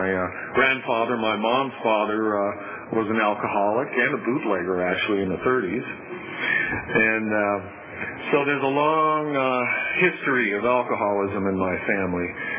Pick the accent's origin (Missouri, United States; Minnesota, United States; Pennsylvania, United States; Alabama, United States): Minnesota, United States; Minnetonka; But I grew up in Minnesota, and a western suburb of Minneapolis called Minnetonka. And I loved it there.